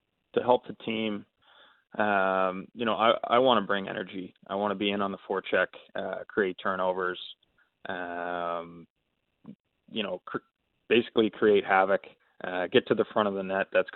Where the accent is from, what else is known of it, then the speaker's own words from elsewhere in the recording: Canada; being a Canadian boy